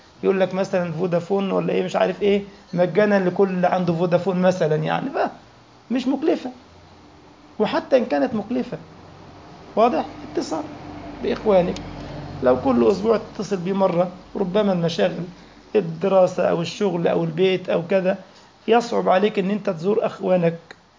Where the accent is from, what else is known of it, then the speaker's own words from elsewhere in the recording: Egypt; اوعى تقول الرزق يحب الخفيه زي ما بيقولوا عندنا في مصر والفهلوه